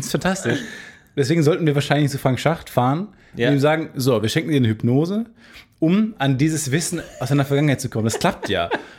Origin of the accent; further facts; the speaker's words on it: Hamburg, Germany; In Köln, aber auch in Hamburg, in meiner Heimatstadt kam